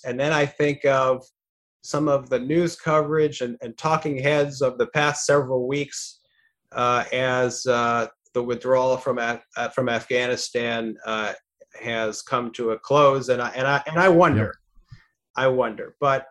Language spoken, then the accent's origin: English; Washington, D.C. area, United States; I grew up outside Washington, D.C. I was interested in politics.